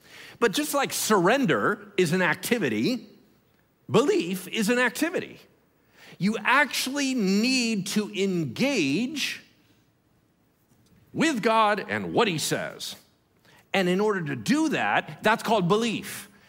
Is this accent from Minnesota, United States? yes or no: no; California, United States; Anyway, and I'm on Folsom Lake. I grew up on Folsom Lake.